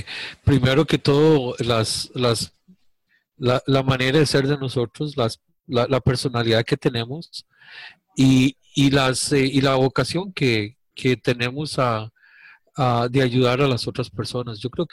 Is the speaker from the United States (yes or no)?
no; Costa Rica; Nací en Costa Rica, hace varios años ya, en una Costa Rica muy bonita, tuve una niñez bonita.